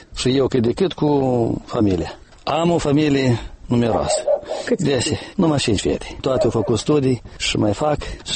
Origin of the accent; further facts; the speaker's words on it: Moldova; Noi suntem moldoveni și apucăm tot